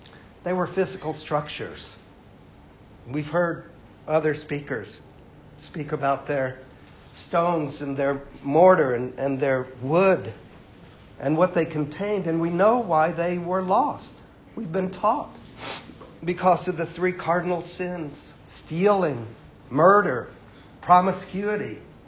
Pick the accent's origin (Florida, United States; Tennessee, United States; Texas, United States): Texas, United States; Waco; I come from a family from Waco, Texas, that had to leave the Ukraine in 1904 because of the pogroms.